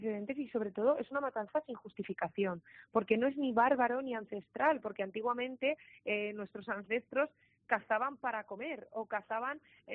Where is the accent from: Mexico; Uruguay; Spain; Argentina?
Spain; Valencian Community; Sí, se puede hacer algo como valencianos